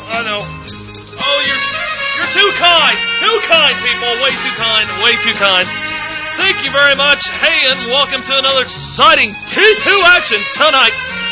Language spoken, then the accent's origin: English; Missouri, United States; now in Detroit, United States; I'm out of Detroit, guys. Well, not originally. That's where I'm out right now. I'm originally from Missouri.